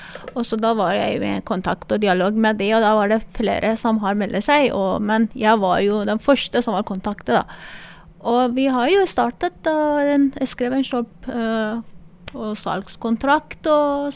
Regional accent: Iran; Norwegian is a second language; moved away as an adult; now in Norway; Jeg er utdannet frisør fra Iran, der er jeg opprinnelig fra, og da tok jeg svennebrevet i 2007. Og jeg flyttet til Norge og jobbet som frisør i Norge også.

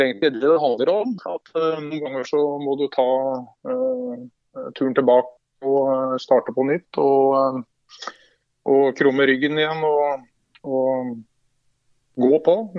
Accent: Vestfossen, Buskerud, Norway; Jeg kommer fra Vestfossen

